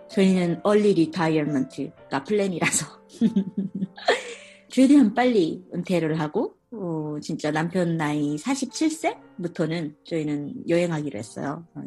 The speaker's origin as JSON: {"language": "Korean", "country": "South Korea", "said": "나 한국에서 왔어."}